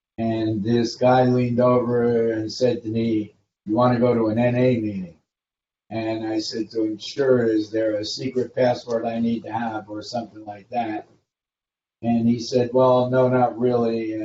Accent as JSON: {"language": "English", "town": "Orlando", "region": "Florida", "country": "United States", "said": "He said, where are you from? We said, we're from Orlando."}